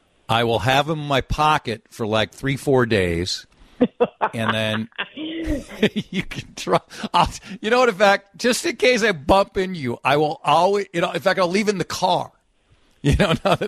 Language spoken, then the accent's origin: English; Minnesota, United States; I kind of am. I'm a Minnesotan.